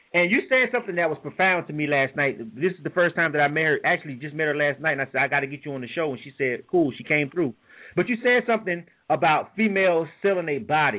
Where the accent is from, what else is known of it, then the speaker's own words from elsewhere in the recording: Panama City, Florida, United States; Yeah, I'm from Panama City, man. 850 till I die.